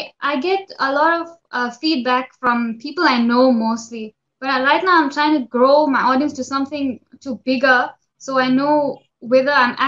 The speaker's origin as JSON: {"language": "English", "town": "Durban", "region": "KwaZulu-Natal", "country": "South Africa", "said": "I'm from South Africa."}